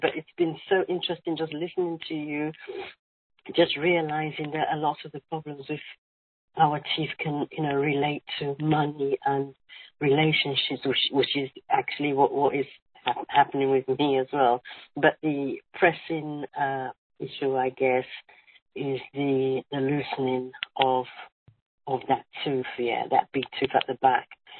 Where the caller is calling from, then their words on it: London, United Kingdom